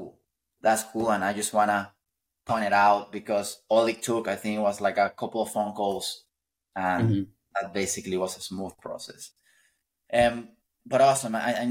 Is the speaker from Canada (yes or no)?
no; Venezuela; English is a second language; now in United States; Heck, I came from Venezuela.